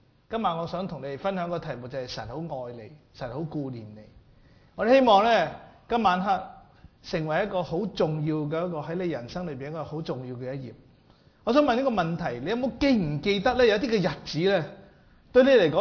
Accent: Hong Kong; moved away as an adult; also born or lived in South Carolina; 因为香港，我由细到大，我喺香港出世，一路到我19岁，我先离开香港，去咗第二度读书。咁咧喺美国东岸，

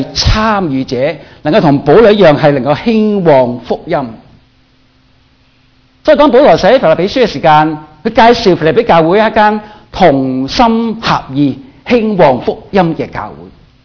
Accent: Guangdong, China; 我们广东人的说话叫做老油条，是吧？

